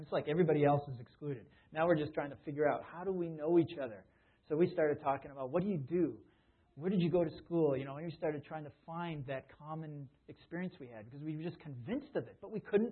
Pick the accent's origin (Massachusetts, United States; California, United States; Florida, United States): Massachusetts, United States; And now this is in Massachusetts. We're both from Massachusetts.